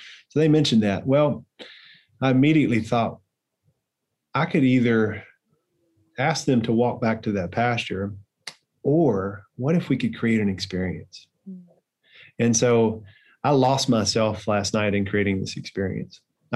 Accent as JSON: {"language": "English", "region": "Tennessee", "country": "United States", "tie": "born or raised there", "said": "I grew up here in Tennessee in a little small town, and we always did what they call meat in three."}